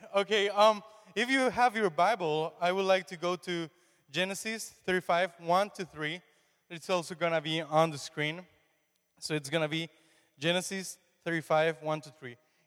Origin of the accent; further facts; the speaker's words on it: Mexico; English is a second language; moved away as an adult; now in Oswego, United States; I was born in Mexico. I lived there my whole life until I was 18. And when I was 18, I moved to Lima, New York